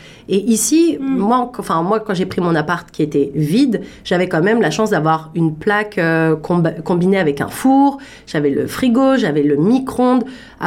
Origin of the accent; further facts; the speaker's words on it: France; je viens de France, tout comme Marine.